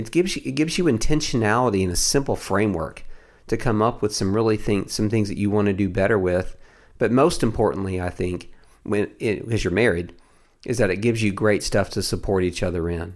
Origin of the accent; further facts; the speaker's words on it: the South, United States; I'm from the South, so that's how we do things.